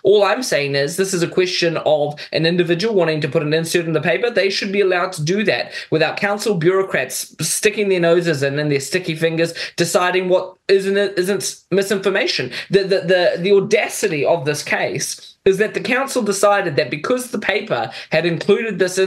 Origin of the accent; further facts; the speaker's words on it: Mozambique; I grew up in Mozambique. I grew up in a country that was part of the Second World, that was a Soviet satellite state.